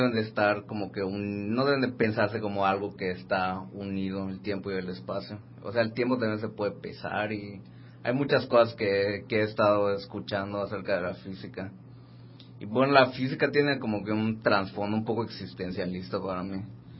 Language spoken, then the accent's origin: Spanish; Tizimín, Yucatán, Mexico; also born or lived in Cancún; Yo crecí en Tizimín, Yucatán. Soy de Cancún, pero crecí en Tizimín, Yucatán.